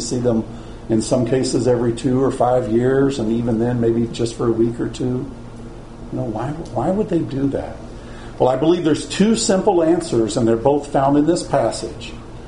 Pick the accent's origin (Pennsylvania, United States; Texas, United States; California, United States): Texas, United States; I'm a Texan, and the state drink of Texas is Dr. Pepper.